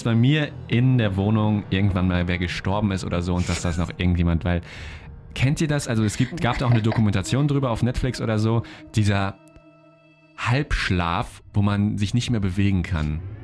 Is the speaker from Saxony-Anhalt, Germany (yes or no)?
no; Paderborn, North Rhine-Westphalia, Germany; das war noch in Paderborn, da wo ich aufgewachsen bin